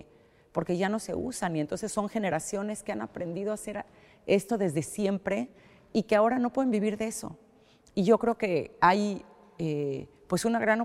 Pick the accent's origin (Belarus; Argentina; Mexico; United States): Mexico; accent: Mexican; yo soy mexicana, como bien se me nota en mi acento, pero vivíamos en Estados Unidos en ese momento